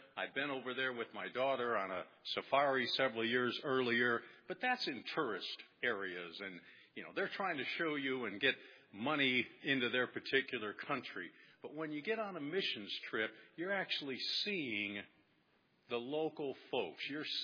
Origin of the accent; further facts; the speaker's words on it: United States; You know, these kids were from Africa, and we're from the United States here.